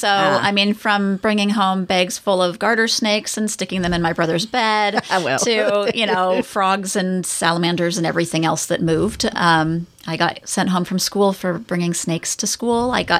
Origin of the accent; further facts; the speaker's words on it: Kirkland, Washington, United States; No, I was actually raised in Kirkland, Juanita area, and that's where I grew up.